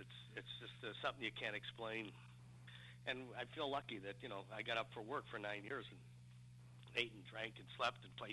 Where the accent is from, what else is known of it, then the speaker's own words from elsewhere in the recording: Chicago, Illinois, United States; I mean, I'm from Chicago.